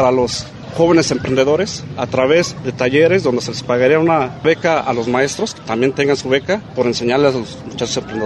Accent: Mexico City, Mexico; now in Colotlán, Mexico; soy de la Ciudad de México, soy casado, tengo 5 hijos, tengo una carrera de ingeniero electromecánico. Llegué aquí a Colotlán hace 22 años porque mi papá y mi mamá son de aquí de Colotlán

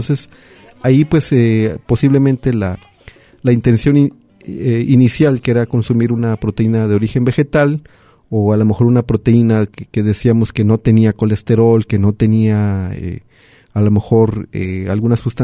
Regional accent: Mexico; Nosotros como mexicanos

